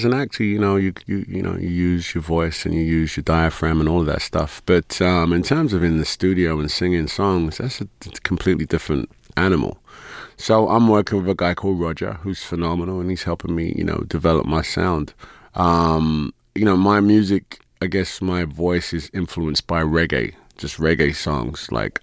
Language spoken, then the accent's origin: English; Hackney, London, United Kingdom; I remember thinking, what? I came from Hackney, where that is just like unheard of. I get to Canning Town and I'm dealing with this.